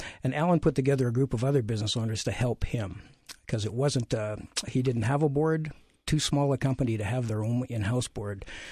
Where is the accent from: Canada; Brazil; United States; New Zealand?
Canada; Thunder Bay, Ontario; also born or lived in Winnipeg, Canada; I was born in Winnipeg, like a lot of people, I had to go away and come back. I grew up in Thunder Bay